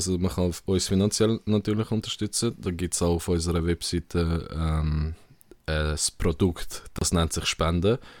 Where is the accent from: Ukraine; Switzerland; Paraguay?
Switzerland; Zurich; ich bin in Zürich aufgewachsen, in den 90ern